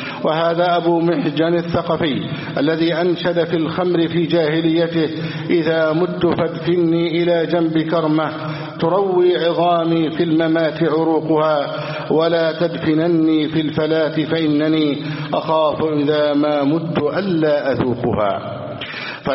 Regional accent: Egypt; اللهم احفظ بلدنا مصر أمنا أمانا

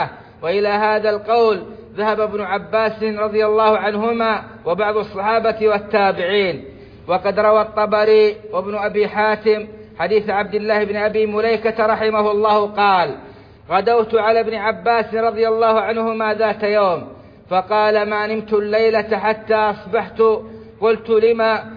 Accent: Saudi Arabia; وأدم على بلادنا السعودية أمنها وإيمانها

